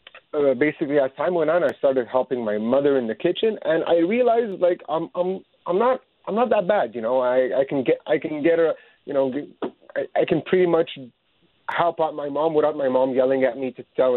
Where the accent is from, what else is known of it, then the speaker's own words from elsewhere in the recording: Canada; me personally, I was born and raised in Canada. But my parents obviously came from Lebanon. But my great-grandparents and my grandfather, they were originally born in Ankara.